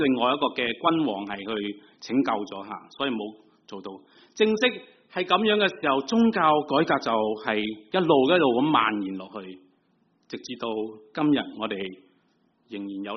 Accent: China; accent: Cantonese; 我哋广东话话都劣嘅

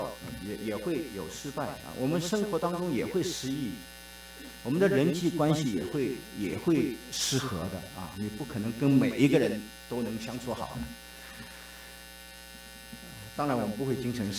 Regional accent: China; 我们中国人就说啊，好人一生平安啊。

